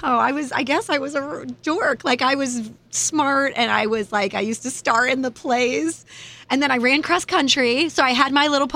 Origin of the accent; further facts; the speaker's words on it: Cleveland, Ohio, United States; now in St. Louis, United States; So I'm from Cleveland, Ohio. I moved to St. Louis.